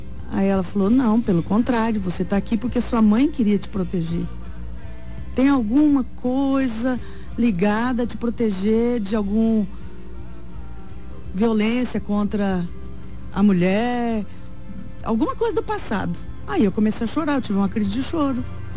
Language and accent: Portuguese; Laguna Carapã, Mato Grosso do Sul, Brazil; born there; foi onde eu nasci. Em Laguna Carapã eu nasci, no Carapã.